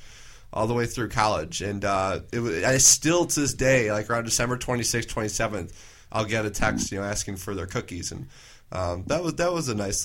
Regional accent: Chicago, Illinois, United States; I'm from the North Shore of Chicago

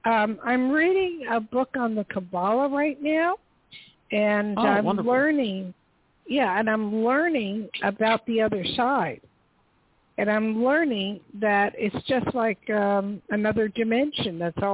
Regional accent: New Jersey, United States; born there; I was born in Jersey, so I'm very familiar with Philly.

